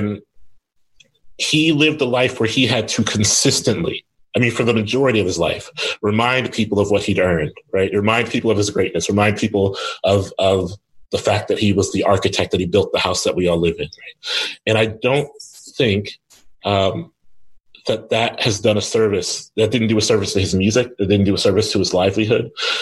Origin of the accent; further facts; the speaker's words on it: Ohio, United States; I'm from Ohio, you know, birthplace of funk music.